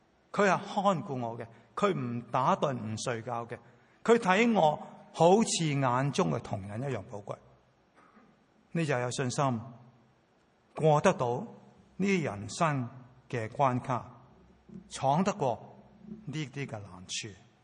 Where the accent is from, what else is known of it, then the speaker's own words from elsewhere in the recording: Hong Kong; Chinese is a second language; 你知道我是香港人，但是我还是要用国语来讲道